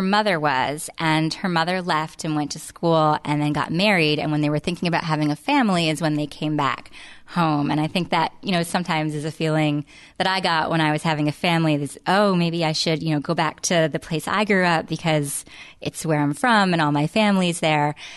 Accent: New Jersey, United States; now in North Carolina, United States; I grew up in New Jersey and I moved to North Carolina over a decade ago, and it's a drive that I do often because I have a lot of family up in New Jersey still.

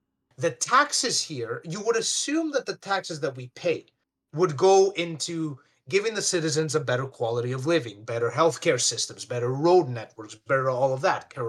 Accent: Greece; now in Canada; included my home country of Greece and maybe even Zimbabwe.

